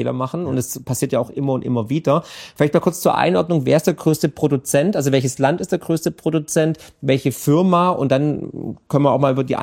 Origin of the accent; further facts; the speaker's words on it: Baden-Württemberg, Germany; weil da bin ich halt Schwabe, ne?